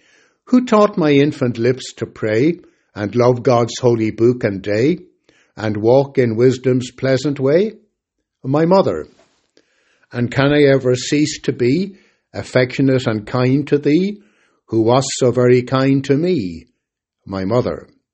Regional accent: Dublin, Leinster, Ireland; housing estate that I grew up in Dublin in the 1960s, was coming down literally with children, cats and dogs.

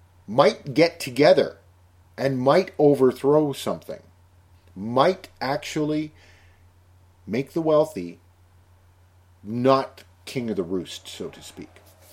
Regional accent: Canada; I'm Canadian, and therefore I don't know what it's like to live in that type of a situation. But I'm a Canadian. I live north of the border.

